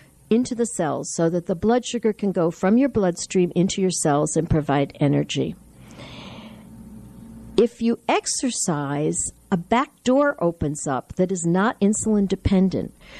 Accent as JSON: {"language": "English", "region": "Connecticut", "country": "United States", "tie": "born there", "also_born_or_lived": "New York City", "said": "I come from up north. I was born in Connecticut, but I lived most of my adult life in New York City."}